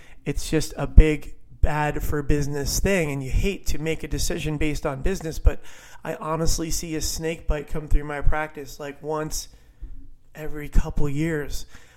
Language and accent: English; Florida, United States; coming to you from the Florida Space Coast. What a glorious morning it is here in my home state of sunny Florida.